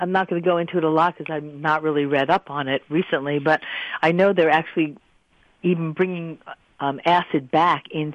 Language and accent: English; Long Island, New York, United States; I was brought up on Long Island in a Jewish family that also Judaism was more about family and bringing people together and celebrating holidays than really the religious aspect of it.